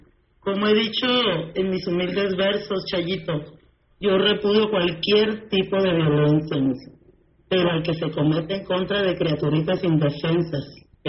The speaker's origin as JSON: {"language": "Spanish", "town": "Los Mochis", "region": "Sinaloa", "country": "Mexico", "said": "yo soy de acá de Sinaloa, de Los Mochis. Tú sabes que para acá las norteñas somos medio broncas, medio atrabancadas, ¿no?"}